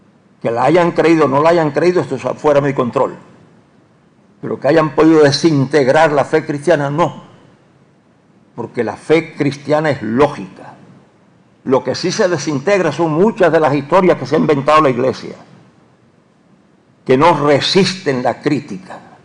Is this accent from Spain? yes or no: no; Puerto Rico; ¿Dejo de ser puertorriqueño para seguir siendo cristiano o dejo de ser cristiano para seguir siendo puertorriqueño?